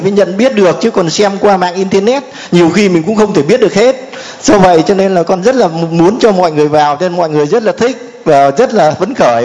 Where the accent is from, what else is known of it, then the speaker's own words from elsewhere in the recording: Hà Nam, Vietnam; moved away as an adult; now in Germany; và con 52 tuổi, con từ Đức con về. Con sinh ra và lớn lên ở tỉnh Hà Nam nhưng mà con đã sang Đức từ cái lúc con 22 tuổi và đến giờ là 52 tuổi rồi.